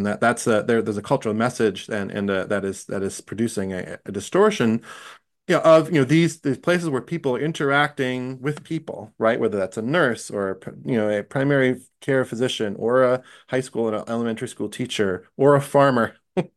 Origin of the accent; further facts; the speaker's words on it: Viroqua, Wisconsin, United States; and then made a conscious decision to come home to my hometown and teach high school, right? And I had a lot of family and cultural support for that. I was coming back into a very familiar context